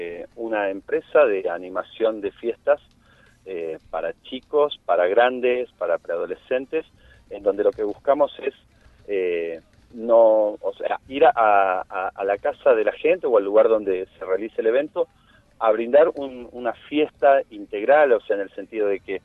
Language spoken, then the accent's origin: Spanish; Mar del Plata, Buenos Aires Province, Argentina; Mira, yo soy de Mar del Plata